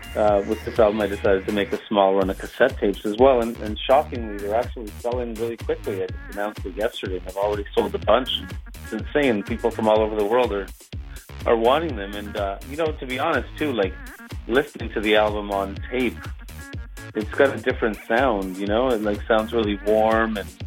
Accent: Toronto, Ontario, Canada; And, you know, growing up in Toronto, there was a couple of radio stations out here that would play different forms of electronic music.

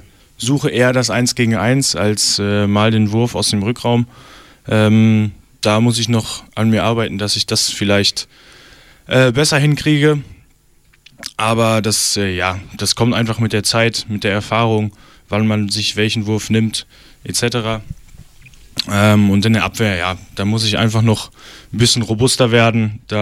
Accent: Barsinghausen, Lower Saxony, Germany; Ich komme aus Basinghausen und habe da 2006, glaube ich, angefangen, Handball zu spielen.

